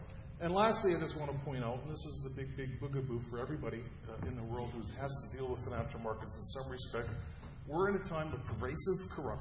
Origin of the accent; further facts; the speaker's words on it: Canada; I'm a Canadian, you probably know